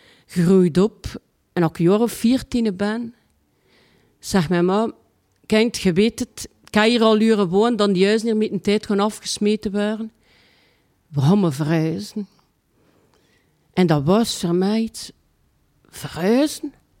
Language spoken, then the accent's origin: Dutch; Ghent, Flanders, Belgium; 1966, de 11e april, mijn geboortedatum. Ik ben geboren in Den Briel, in Gent. En mijn moeder en mijn vader die woonden op een Endelhemse Stienweg.